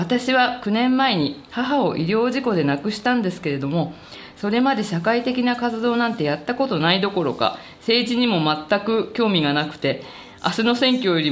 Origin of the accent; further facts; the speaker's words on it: Tokyo, Japan; also born or lived in Yokohama; 私は横浜生まれの東京育ちなので知りませんでした。